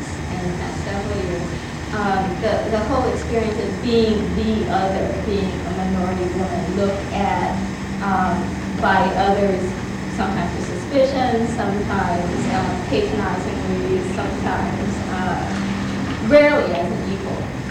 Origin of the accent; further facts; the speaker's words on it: Hawaii, United States; I'm Japanese American from Hawaii, I'm Sansei, third generation. And And I grew up in a context where the Japanese were not a minority group.